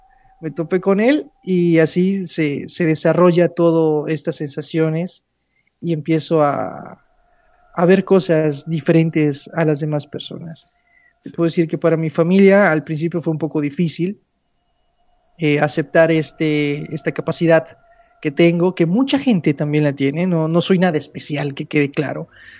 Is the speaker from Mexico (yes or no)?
yes; Mexico; y más en mi tierra, o sea, en esta región, en el sureste de México